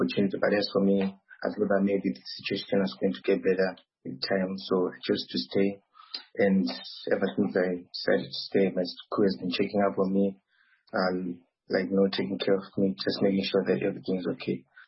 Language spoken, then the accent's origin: English; Zimbabwe; moved away as an adult; now in Chmielnytskyi, Ukraine; from Zimbabwe, and I'm in Ukraine, Chmielnytskyi, and I'm studying computer engineering, and I'm in my third year.